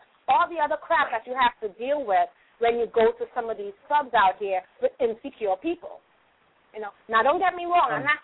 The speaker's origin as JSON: {"language": "English", "country": "Trinidad & Tobago", "said": "I'm actually originally from Trinidad and Tobago."}